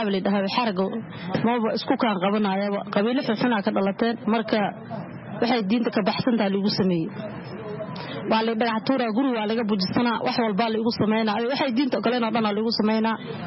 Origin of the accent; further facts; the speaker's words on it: Kismayo, Lower Juba, Somalia; born there; Waxaan ku dhashay Kismaayo, ka xagga meel baadiya aan ku dhashay.